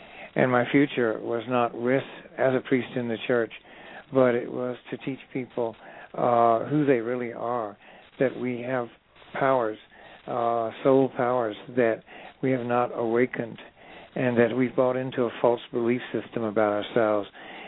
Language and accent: English; Atlanta, Georgia, United States; going all over my hometown, which was Atlanta at the time